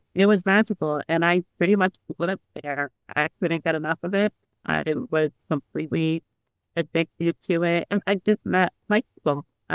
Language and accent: English; Scotland, Connecticut, United States; So I grew up in Scotland, Connecticut.